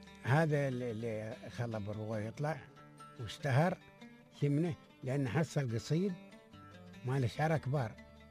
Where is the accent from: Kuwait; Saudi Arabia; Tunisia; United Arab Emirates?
United Arab Emirates; قصيدنا نحن ولهجتنا نحن